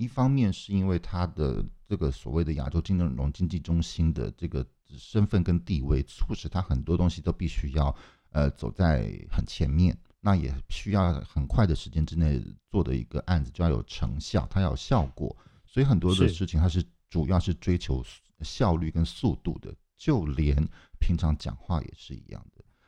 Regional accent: Taiwan; 因为我们从小在台湾长大的时候

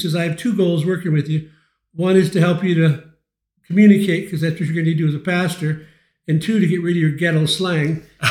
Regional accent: Flint, Michigan, United States; I grew up in Flint, Michigan, east side of Flint, in an alcoholic, very abusive home.

